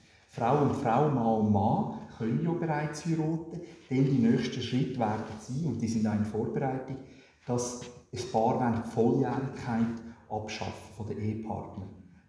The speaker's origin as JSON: {"language": "German", "country": "Switzerland", "said": "Das ist immer mehr ein Thema bei uns in der Schweiz."}